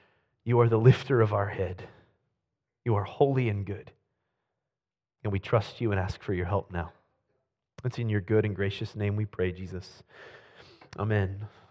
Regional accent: Ohio, United States; I grew up in Ohio. I heard some boos out there.

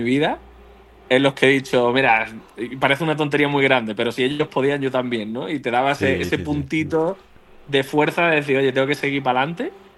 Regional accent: Andalusia, Spain; y encima yo que soy andaluz, Málaga, que me pilla

